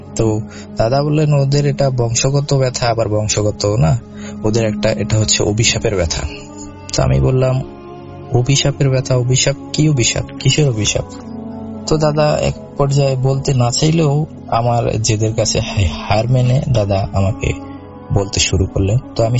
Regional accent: Shahrasti, Chittagong Division, Bangladesh; now in India; আমার দেশের বাড়ি হচ্ছে বাংলাদেশের চাঁদপুর জেলার শাহরাস্তি থানার কোনো এক গ্রামে। আমি গ্রামের নামটা না নাই বলছি। এখন বর্তমানে আমি থাকি ইন্ডিয়ায়।

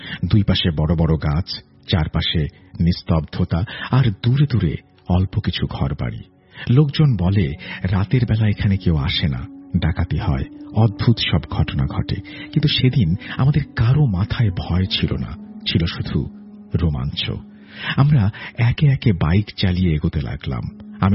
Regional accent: Munshiganj, Dhaka Division, Bangladesh; born there; আমার জন্মস্থান মুন্সিগঞ্জ, আর ঈদের সময় সবসময় সেখানেই কাটাই।

